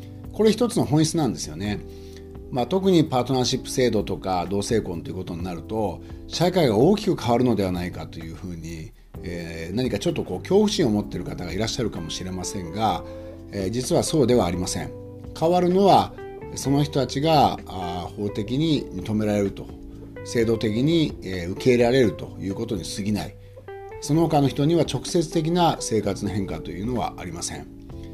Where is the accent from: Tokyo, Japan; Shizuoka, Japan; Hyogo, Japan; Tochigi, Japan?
Shizuoka, Japan; Fuji; 私の地元の富士市の例なんですね